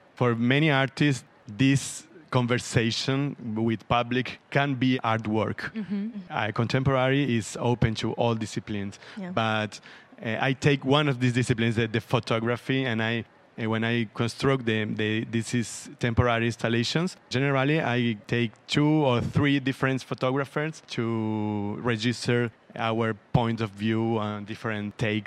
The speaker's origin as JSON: {"language": "English", "town": "Apostoles", "region": "Misiones", "country": "Argentina", "tie": "born there", "second_language": "English", "said": "And I was born in Apostoles. Apostoles is a Jesuitic city from 1600"}